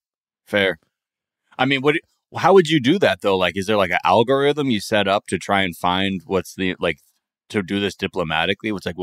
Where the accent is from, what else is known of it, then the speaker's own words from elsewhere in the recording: California, United States; I had never been here before growing up in Southern California